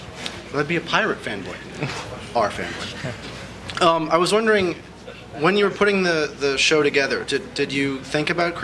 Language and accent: English; Pennsylvania, United States; now in New York, United States; I'm living in New York, but I'm from Pennsylvania.